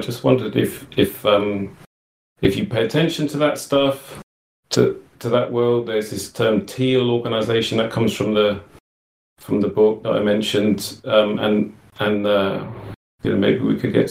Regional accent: England, United Kingdom; I'm from England.

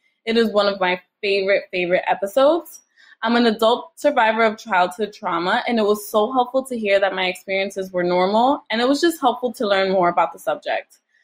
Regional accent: New York, United States; I'm from New York

